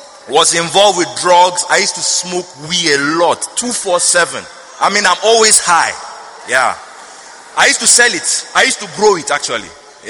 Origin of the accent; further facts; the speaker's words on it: Nigeria; I'm a Nigerian.